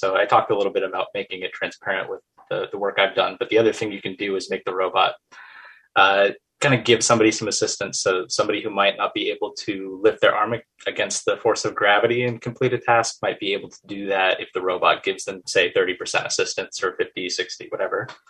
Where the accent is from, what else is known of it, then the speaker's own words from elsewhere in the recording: Aberdeen, Idaho, United States; I had a friend from my hometown, actually, Aberdeen, Idaho